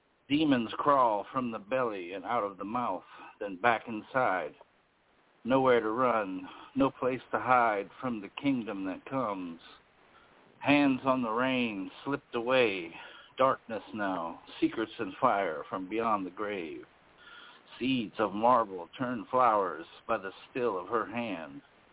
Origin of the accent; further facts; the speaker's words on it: Louisiana, United States; My family on my father's side is from Louisiana. And I was raised around Mardi Gras and Bourbon Street, and all my life, I've been doing pirate shit.